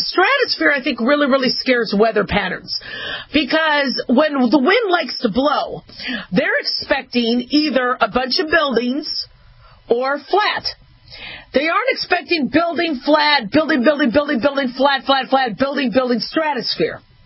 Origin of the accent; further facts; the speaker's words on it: Phoenix, Arizona, United States; also born or lived in Las Vegas; I never had a snow day growing up in Phoenix and Vegas